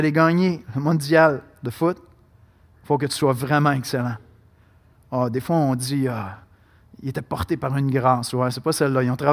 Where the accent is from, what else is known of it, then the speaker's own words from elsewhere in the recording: Canada; born there; Mais je reviens avec mon illustration d'être né ici. Comme je vous dis, ce n'est pas pour faire l'éloge total du Canada.